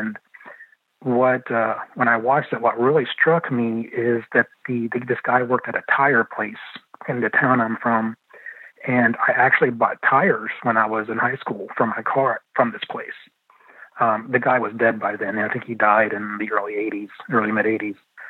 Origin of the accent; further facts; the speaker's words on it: London, Ohio, United States; born there; And that's the town I was born in. I was born in London, Ohio.